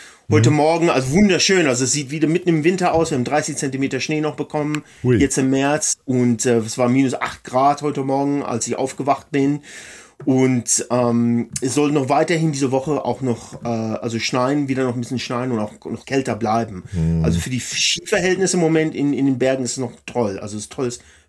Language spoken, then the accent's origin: German; Alberta, Canada; Ich bin aber, wie gesagt, hier geboren in der Nähe von Jasper. Also in den Rocky Mountains bin ich eigentlich aufgewachsen. Mhm. Und jetzt lebe ich ein bisschen südlich davon in Banff, in der Nähe von Banff Nationalpark und auch in den Rockies.